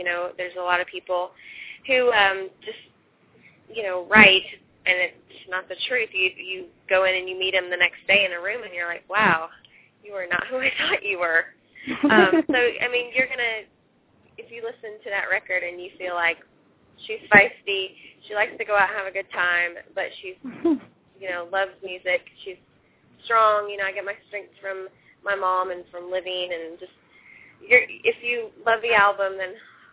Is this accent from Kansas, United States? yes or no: yes; Kansas, United States; I'm originally from Kansas, so you can get it around there.